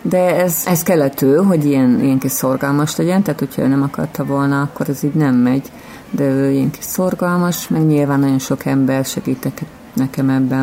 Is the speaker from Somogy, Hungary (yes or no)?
yes; Nagyatád, Somogy, Hungary; Mi Nagyatádról jöttünk, tehát igen, mi egy kisebb városból jöttünk ide